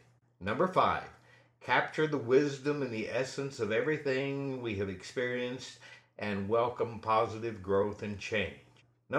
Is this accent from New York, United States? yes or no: no; Texas, United States; I was raised in Texas, where we had lots of tornadoes.